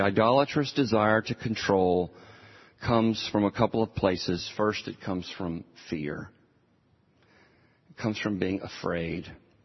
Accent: Starkville, Mississippi, United States; We both grew up in university towns. He's from Baton Rouge. I'm from Starkville.

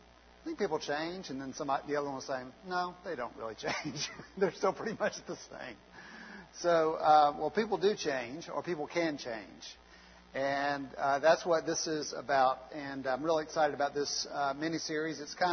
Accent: Albany, Georgia, United States; is actually from my hometown in Albany, Georgia, believe it or not

